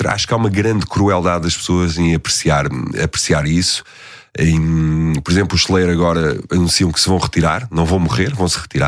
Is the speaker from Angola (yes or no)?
no; Portugal; nós somos portugueses.